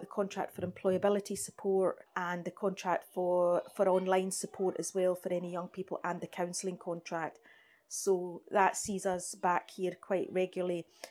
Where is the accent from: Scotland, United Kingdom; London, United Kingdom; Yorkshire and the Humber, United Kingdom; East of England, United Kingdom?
Scotland, United Kingdom; Islay; Okay, well, I'm born and bred in Islay. I lived in Islay all my life. All my family comes from Islay.